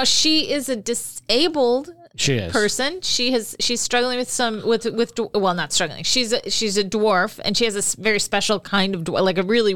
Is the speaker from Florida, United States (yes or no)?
yes; Florida, United States; But we're from Florida.